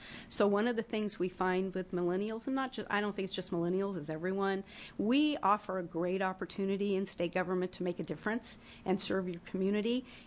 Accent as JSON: {"language": "English", "town": "Harrisburg", "region": "Oregon", "country": "United States", "said": "I come from Harrisburg, so even that way, which is a lot more rural, it's still an hour on I-5."}